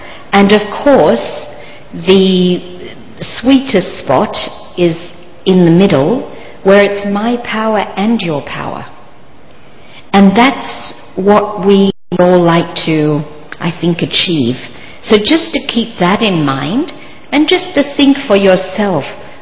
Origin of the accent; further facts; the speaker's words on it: Australia; because I'm from Australia.